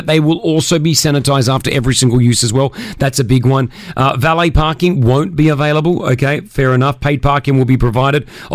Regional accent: Australia; Growing up in Australia, we had the one, the only, it was called the Wide World of Sports.

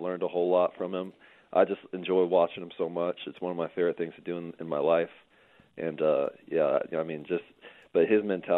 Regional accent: Portland, Oregon, United States; And then we grew up in Oregon, obviously, in Portland

